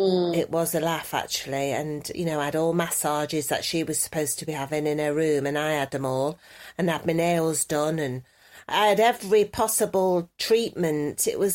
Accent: New York, United States; now in Los Angeles, United States; I'm a New York girl in LA, you see. That's me. All this, that's me. I'm in LA as a New Yorker.

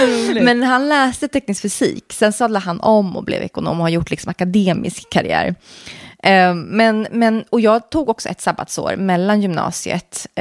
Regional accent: Sweden; jag ändå är född och uppväxt i Sverige

